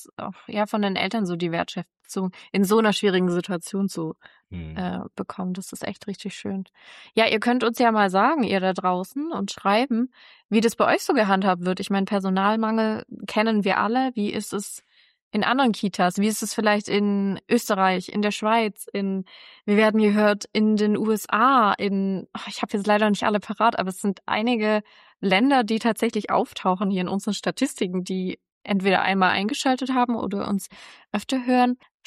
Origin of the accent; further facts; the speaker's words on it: Southern Germany, Germany; Aber wir kommen ja beide aus Süddeutschland, deswegen kennen wir es natürlich.